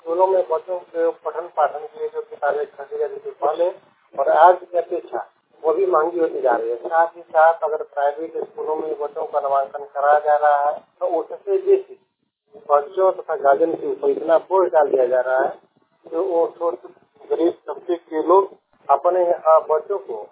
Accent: Bhabua, Bihar, India; भवा प्रखंड से कैमूर जिला के निवासी हूँ

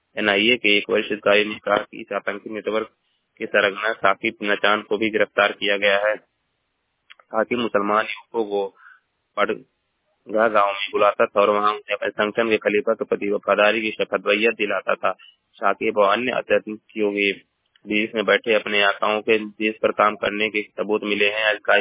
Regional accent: Maharajganj, Uttar Pradesh, India; मैं जिला महाराजगंज का निवासी हूँ।

